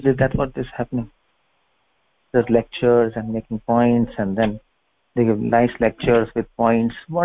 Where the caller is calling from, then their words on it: Badrikashram, Uttarakhand, India; Yes, yes, I'm speaking from Badrikashram.